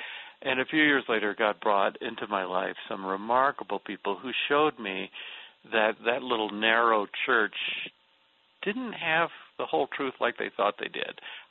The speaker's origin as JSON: {"language": "English", "town": "Atlanta", "region": "Georgia", "country": "United States", "tie": "born or raised there", "said": "I happened to be in my hometown, Atlanta, when that occurred."}